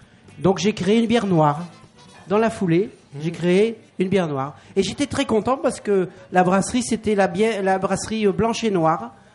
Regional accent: Lille, Hauts-de-France, France; je suis lillois, parce que j'avais une grand-mère flamande.

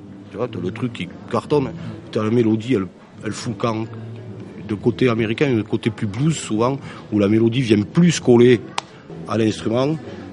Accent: Occitanie, France; Ah bah ouais, là, tant que je suis d'Aveyron, c'est pas possible.

